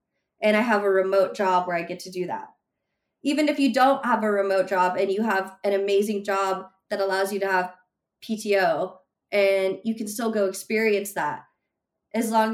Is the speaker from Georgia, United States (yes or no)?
yes; Atlanta, Georgia, United States; now in California, United States; Because I grew up in Atlanta. I grew up on the East Coast.